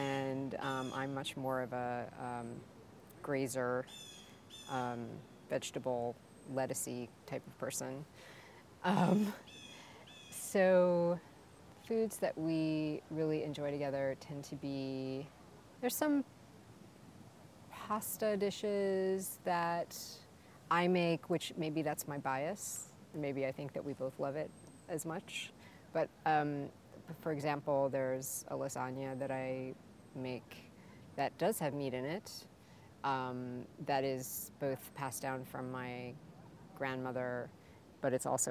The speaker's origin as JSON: {"language": "English", "region": "New York", "country": "United States", "tie": "born or raised there", "said": "I grew up in the Far West Village, and she lived on D for almost, well, I know it was over 10 years."}